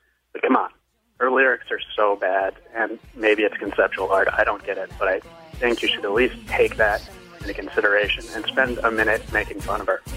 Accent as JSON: {"language": "English", "town": "Chicago", "region": "Illinois", "country": "United States", "said": "I'm from Chicago."}